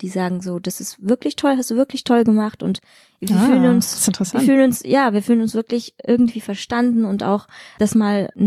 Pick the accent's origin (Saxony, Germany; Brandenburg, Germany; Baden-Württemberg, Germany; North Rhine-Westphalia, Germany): Saxony, Germany; Chemnitz; Ich bin in Chemnitz aufgewachsen